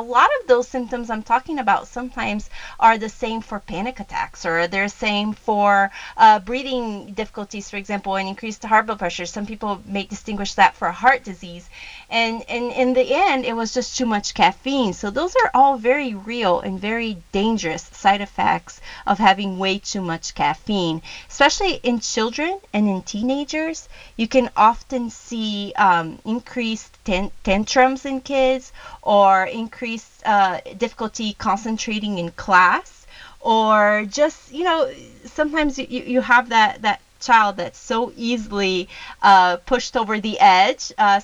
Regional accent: Brazil; I grew up in Brazil, and Brazil is such a huge coffee country.

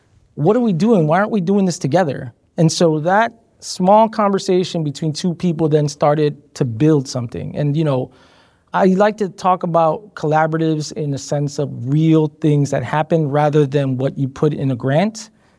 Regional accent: Chicago, Illinois, United States; And I grew up in South Lawndale, and I grew up four blocks from North Lawndale

